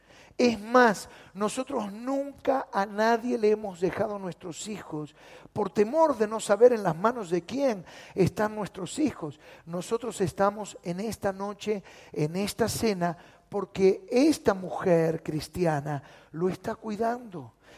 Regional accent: Buenos Aires, Argentina; born there; Yo nací en La Boca, en un conventillo.

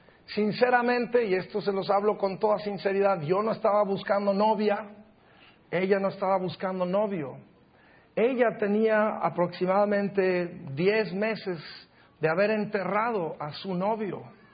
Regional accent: Durango, Mexico; Yo recuerdo mucho en la ciudad de Durango, de donde yo soy, con mucho orgullo

